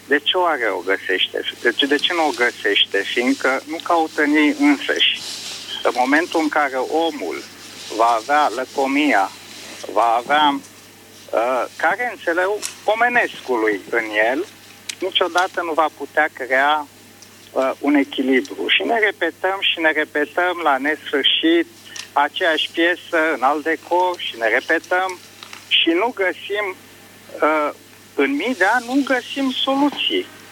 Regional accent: Bucharest, Romania; Sunt din București

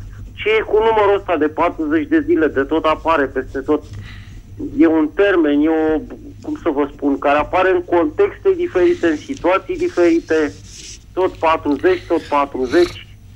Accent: Bucharest, Romania; din București

